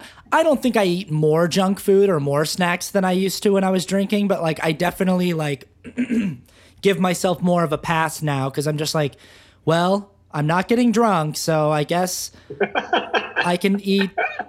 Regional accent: Utah, United States; growing up in Utah, it's like, there are lots of good restaurants to go

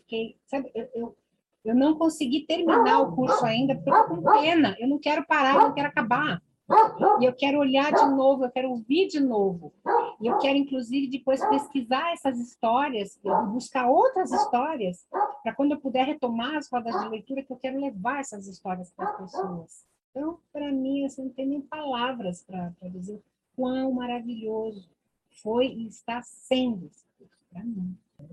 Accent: São Paulo, Brazil; now in Curitiba, Brazil; Eu moro em Curitiba, eu sou de São Paulo, mas eu moro em Curitiba há mais de 20 anos, eu adotei essa cidade e adoro.

